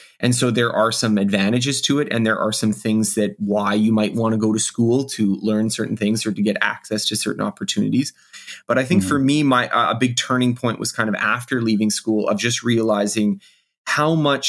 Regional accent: Canada; I am Canadian, yeah.

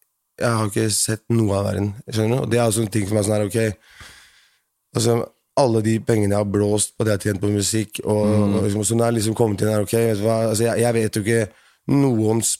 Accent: Horten, Vestfold, Norway; sånn at jeg har alltid prøvd å putte Horten på

